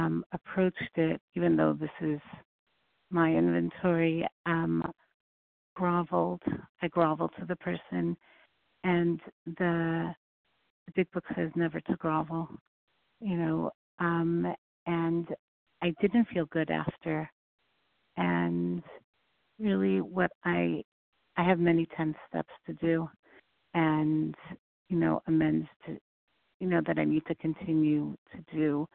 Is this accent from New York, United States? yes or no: yes; New York, United States; just kidding, I'm from New York, so grateful to have a chance to claim my seat.